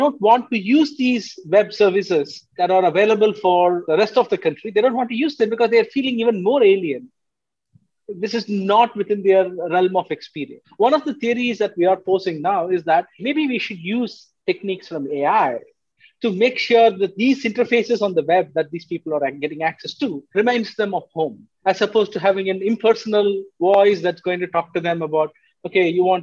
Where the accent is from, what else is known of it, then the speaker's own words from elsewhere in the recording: Tamil Nadu, India; And most of the construction workers in my state, my home state, which is the southernmost state in the country, come from Bihar.